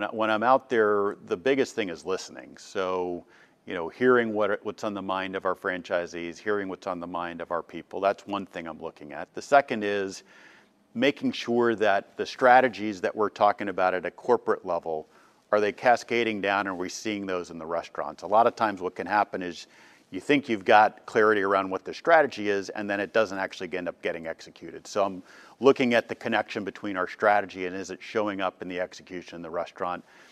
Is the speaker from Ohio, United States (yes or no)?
yes; Cincinnati, Ohio, United States; also born or lived in Boston / East Coast; So I was born in Boston, grew up on the East Coast until we started moving around, went to high school in Cincinnati, and then ultimately went to college down in North Carolina.